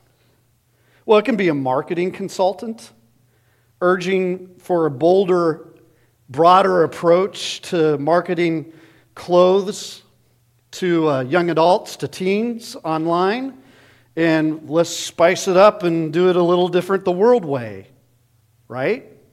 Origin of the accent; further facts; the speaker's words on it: Phoenix, Arizona, United States; It's like I grew up in Phoenix.